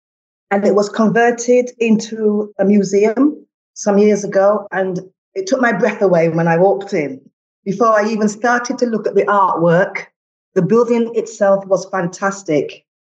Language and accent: English; Yorkshire and the Humber, United Kingdom; moved away as an adult; also born or lived in London; now in Geneva, Switzerland; I was born in London. I lived in London until I was 7, and then my parents moved to Yorkshire. My family are from Jamaica. I lived in Yorkshire for roughly 10 years, and then I moved back to London, where I stayed until I moved to Geneva